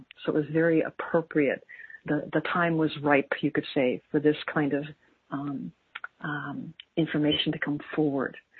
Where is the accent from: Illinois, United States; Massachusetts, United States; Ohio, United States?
Illinois, United States; Chicago; Even though I grew up in Chicago, I would go to the lake